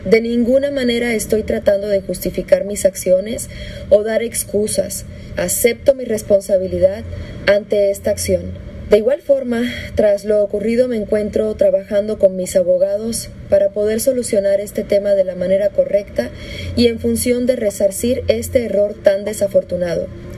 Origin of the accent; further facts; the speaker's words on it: Mexico; Llevo más de 20 años en él. Aquí crecí, aquí estudié, aquí me crié. Y me siento mexicana.